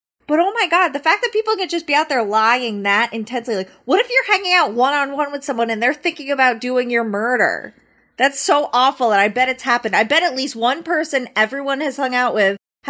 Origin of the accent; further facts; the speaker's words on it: United States; I have a right. I'm an American.